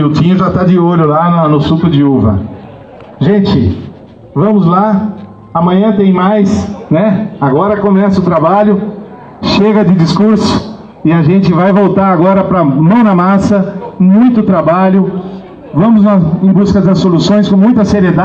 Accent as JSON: {"language": "Portuguese", "town": "São Roque", "region": "São Paulo", "country": "Brazil", "tie": "born there", "said": "dando continuidade nessa história de São Roque. A cidade onde eu nasci, a cidade onde eu vou morrer"}